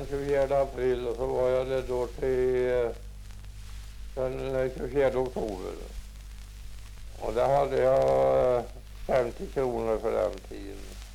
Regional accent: Sockna, Sweden; Ja, det var här i Sockna. Jag är född i Sockna här och gått och läst på skola och allt i Sockna.

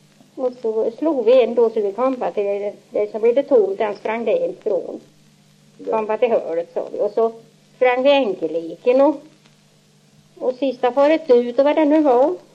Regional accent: Svinhult, Östergötland, Sweden; born there; Svinhult, så är jag född.

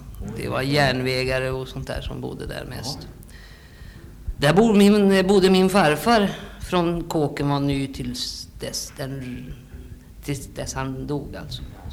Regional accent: Almtuna, Uppsala County, Sweden; born there; Jag är född i Almtuna.

